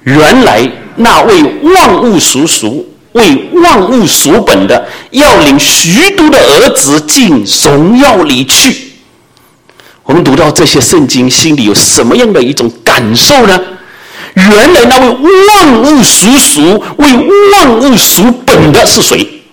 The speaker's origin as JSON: {"language": "Chinese", "country": "China", "moved": "yes", "lives_now": "Canada", "said": "我们都是从中国移民过来的，"}